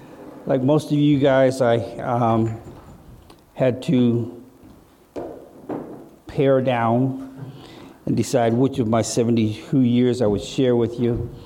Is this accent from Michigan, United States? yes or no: yes; Flint, Michigan, United States; I was born in Flint, Michigan, 1951. Raised in what was then a post-war industrial boom town.